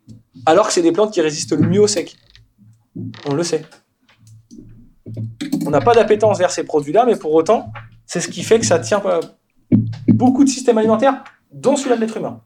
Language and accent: French; Nouvelle-Aquitaine, France; moi je viens de Poitou-Charentes, il y a 25 ans ça existait, on n'en voyait pas, c'était réservé au sud de la France.